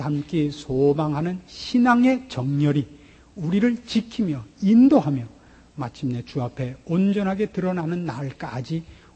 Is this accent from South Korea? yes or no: no; Pyongan, North Korea; 제가 평안도 사람이라서 너무나 잘 압니다.